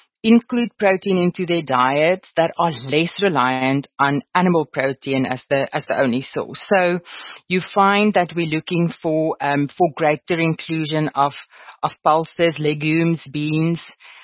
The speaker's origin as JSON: {"language": "English", "region": "Limpopo", "country": "South Africa", "tie": "born or raised there", "said": "Now, I grew up in Limpopo and on a farm"}